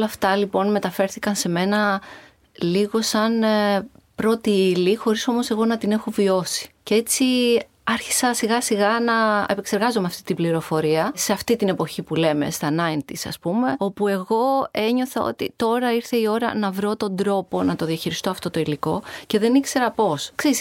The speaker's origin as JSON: {"language": "Greek", "country": "Cyprus", "said": "από το χωριό μου ταξιδεύω και πάω στο Las Vegas για να αντιπροσωπεύσω την Κύπρο"}